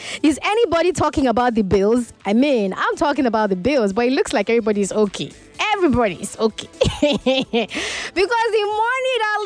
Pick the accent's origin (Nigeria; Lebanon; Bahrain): Nigeria; Ogun; from Ogun State.